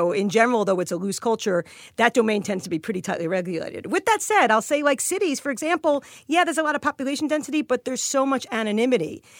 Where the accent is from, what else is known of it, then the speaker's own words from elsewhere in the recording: New York City, New York, United States; You go to here in New York City, my hometown, I'm proud of it